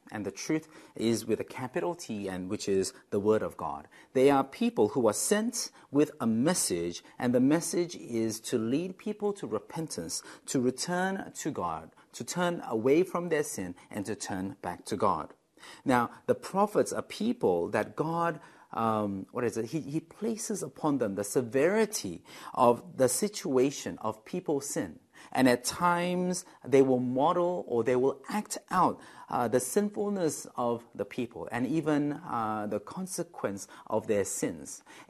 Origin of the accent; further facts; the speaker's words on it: Sydney, New South Wales, Australia; I love it not just because it's set in Sydney, my hometown